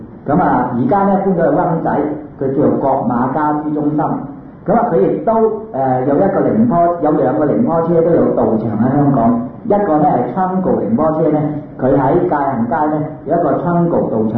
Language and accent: Cantonese; China; 呢啲係中國人叫嘅紅派、巴派、黃派、白派咧，呢啲係我哋中國人叫佢。